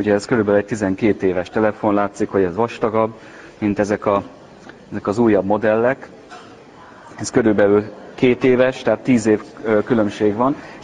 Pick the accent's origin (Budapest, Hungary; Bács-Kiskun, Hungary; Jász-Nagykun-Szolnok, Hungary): Bács-Kiskun, Hungary; Kecskemét; eredetileg kecskeméti gyerek vagyok